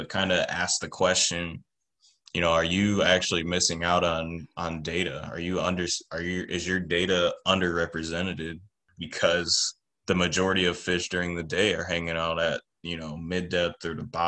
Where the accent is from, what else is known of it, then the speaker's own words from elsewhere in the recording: Sandusky, Ohio, United States; I'm from Sandusky, Ohio.